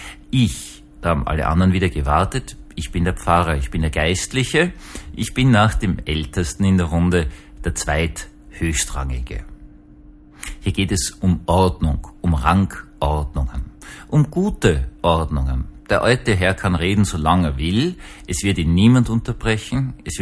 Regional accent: Vienna, Austria; Ich bin 45, bin in Wien aufgewachsen, gut, das ist immer ein bisschen konservativ.

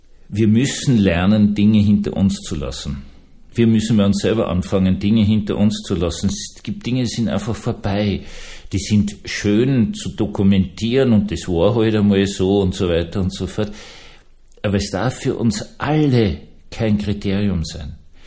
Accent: Vienna, Austria; ich bin Wiener, Berge sind mir noch immer unheimlich

